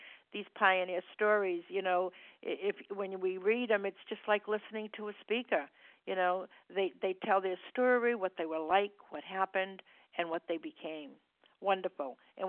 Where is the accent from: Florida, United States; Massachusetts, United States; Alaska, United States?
Massachusetts, United States; I'm from Massachusetts, and I'm a recovered compulsive overeater.